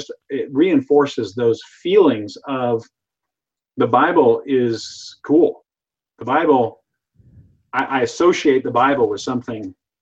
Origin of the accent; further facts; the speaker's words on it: Seattle, Washington, United States; and I'm from Seattle, which means that the average is actually once a month.